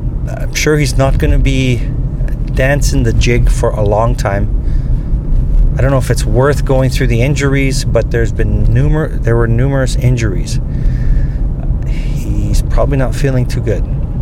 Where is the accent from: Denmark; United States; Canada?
Canada; I'm Canadian after all.